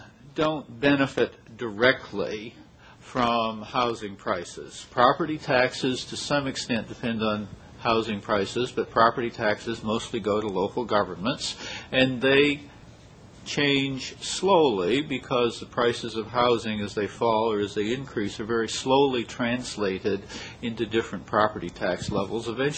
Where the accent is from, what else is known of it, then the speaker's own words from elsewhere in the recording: Colorado, United States; to some extent my home state of Colorado